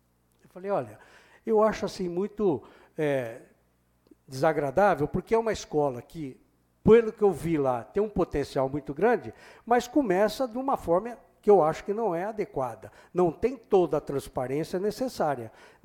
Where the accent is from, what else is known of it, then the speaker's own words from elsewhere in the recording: Ribeirão Preto, São Paulo, Brazil; now in Jabuticabal, Brazil; tem muito mais anos de Jabuticabal do que na terra onde nascemos. Eu também sou ribeirão-pretano. Como ribeirão-pretano, desde 9 anos de idade